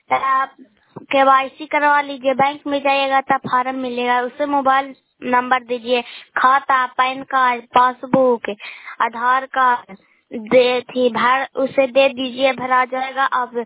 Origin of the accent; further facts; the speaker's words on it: Bihar, India; मैं नालंदा जिला के रहने वाली हूँ। मैं गोरायपुर पंचायत से बोल रही हूँ। मैं नगर नौसा प्रखंड से बोल रही हूँ।